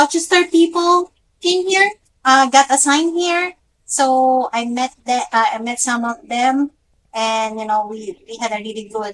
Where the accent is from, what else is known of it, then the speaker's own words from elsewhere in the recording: Manila, Metro Manila, Philippines; first language Tagalog; English is a second language; I'm from Manila.